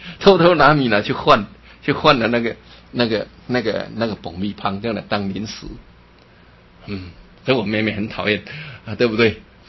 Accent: China

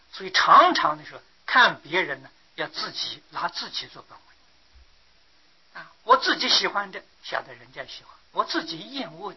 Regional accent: China; 所以今天呢，我们中国人讲团结，实际上在古时候中国没有团结这个名词。

